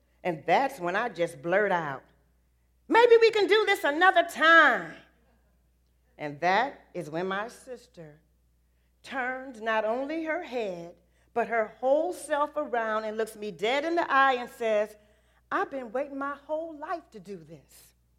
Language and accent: English; Detroit, Michigan, United States; there was a lady named Barbara where I grew up in Detroit who had an old broken down, I think it was a Buick.